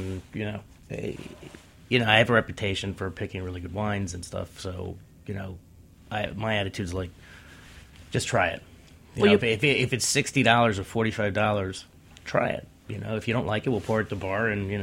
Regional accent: Manhattan, New York, United States; now in New Jersey, United States; I grew up in Manhattan and I moved to New Jersey about 10, 12 years ago.

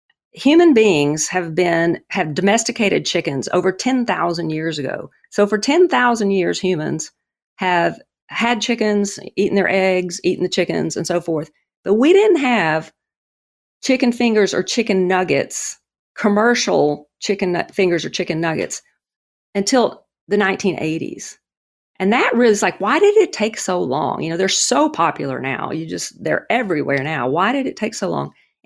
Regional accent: the South, United States; And you know, I grew up in the South. I had never actually had a cream soda.

